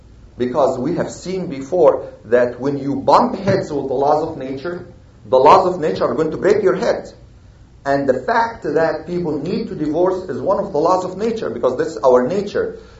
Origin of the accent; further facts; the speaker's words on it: Indiana, United States; I came from Indiana, and there is a city in Indiana.